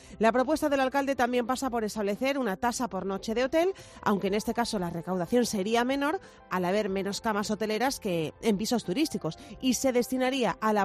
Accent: Málaga, Andalusia, Spain; Somos previsores los malagueños

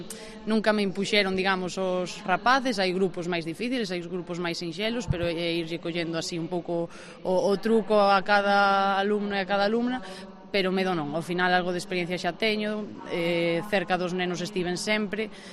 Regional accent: A Baña, Galicia, Spain; now in Santiago de Compostela, Spain; a miña aldea é a Baña

